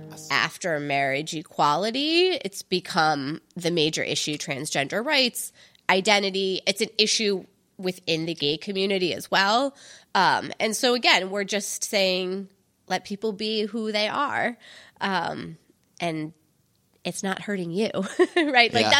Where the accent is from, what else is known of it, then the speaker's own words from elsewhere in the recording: Michigan, United States; I went to an all-girls school in another state. I grew up in Michigan.